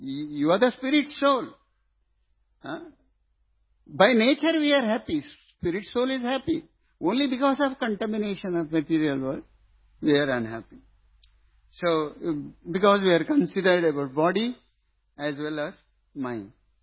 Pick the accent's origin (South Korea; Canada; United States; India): India; Karnataka; Since I am from Karnataka, they have sent me to Karnataka.